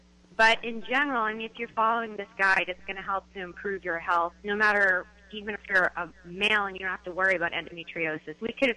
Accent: Massachusetts, United States; now in Santa Cruz, United States; No, I grew up in Cape Cod, in Massachusetts, and now I live in Santa Cruz.

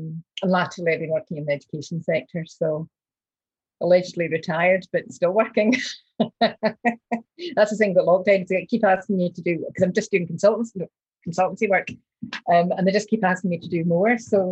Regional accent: Glasgow, Scotland, United Kingdom; also born or lived in London / California; brought us back up to Glasgow from where Dolph was just a baby. And I must have just been two. So we grew up in Dole Cross. I lived in Dole Cross till I was, oh goodness, late 20s.

